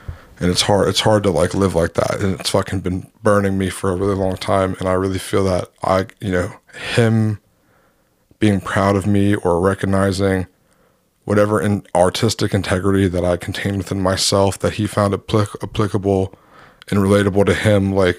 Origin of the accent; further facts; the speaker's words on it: United States; No, I'm American.